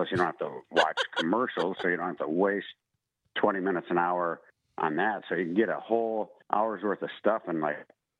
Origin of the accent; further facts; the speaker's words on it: Wisconsin, United States; also born or lived in Madison; I mean, I was born in Madison and grew up in Northern Wisconsin, but I had